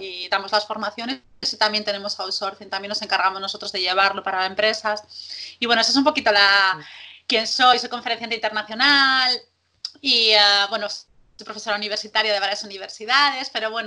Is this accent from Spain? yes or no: yes; Bilbao, Basque Country, Spain; yo soy de Bilbao, soy del norte de España